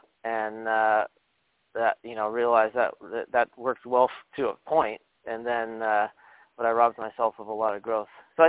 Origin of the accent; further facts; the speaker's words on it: Las Vegas, Nevada, United States; also born or lived in New York City; But I was born and raised in Vegas, and prior to real estate, I spent a little bit of time in the corporate finance world. I moved back east, got a degree in economics. I worked in New York City for a little while